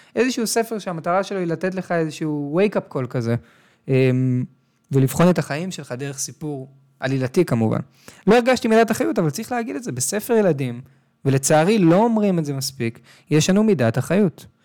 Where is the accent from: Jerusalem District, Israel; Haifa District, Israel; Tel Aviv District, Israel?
Tel Aviv District, Israel; Tel Aviv; נולדתי בתל אביב, גדלתי בתל אביב.